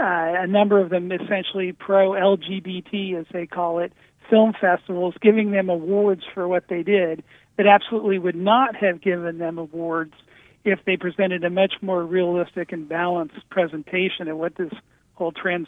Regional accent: San Francisco, California, United States; there was a documentary production company based in my hometown of San Francisco

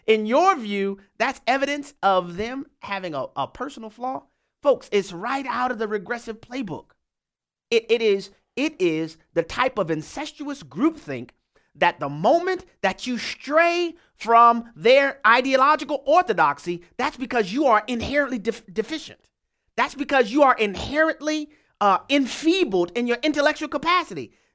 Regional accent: Louisiana, United States; We'll start off in my home state of Louisiana, where David is on the line.

